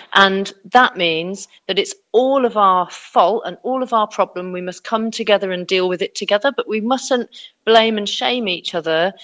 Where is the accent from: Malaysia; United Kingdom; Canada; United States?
United Kingdom; my experience as a British person